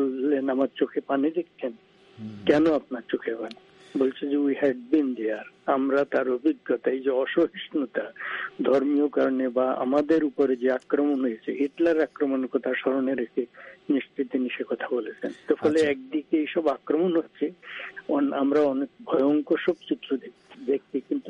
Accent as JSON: {"language": "Bangla", "country": "Bangladesh", "said": "আমি প্যার্টিকুলার যেহেতু আমি বাংলাদেশের লোক"}